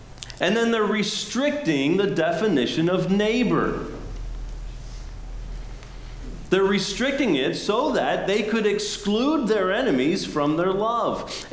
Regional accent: Pennsylvania, United States; I grew up in Pennsylvania and surrounded by Amish.

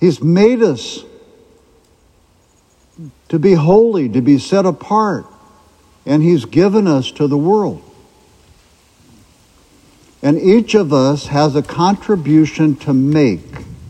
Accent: Nebraska, United States; I get updates daily from the Omaha World Herald. I'm from Nebraska, and so I get updates from the newspaper

